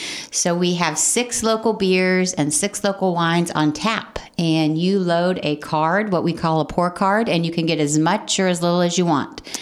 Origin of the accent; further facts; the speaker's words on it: Kansas City, Missouri, United States; So I'm from Kansas City, and I brought my favorite barbecue.